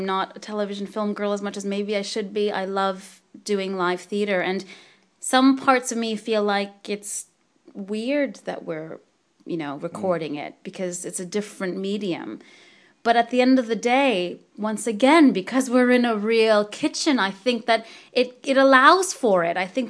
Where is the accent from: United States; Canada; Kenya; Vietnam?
Canada; moved away; I'm Canadian. My parents live in Canada.